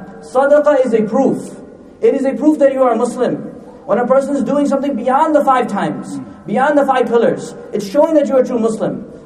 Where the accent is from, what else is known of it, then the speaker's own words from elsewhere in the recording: New York, United States; Myself being born and raised in New York, we've only seen Islam grow.